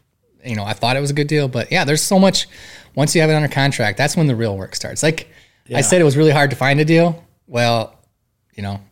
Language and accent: English; Lake Crystal, Minnesota, United States; I'm from Lake Crystal, Minnesota, way small town compared to Rochester, 2,000 people.